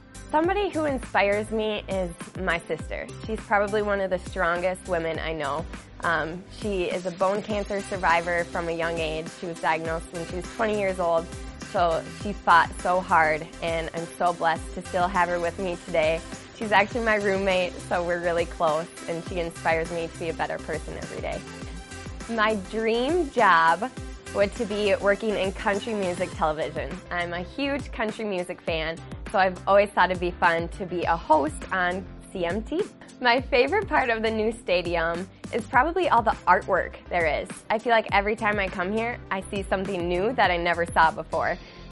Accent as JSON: {"language": "English", "town": "Redwood Falls", "region": "Minnesota", "country": "United States", "said": "I'm from Redwood Falls, Minnesota, and it's my second year being an MVC."}